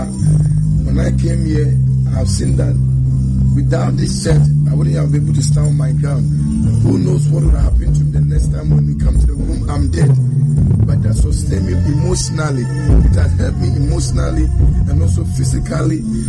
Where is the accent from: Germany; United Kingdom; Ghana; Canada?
Ghana; now in United States; I'm from Africa, Ghana.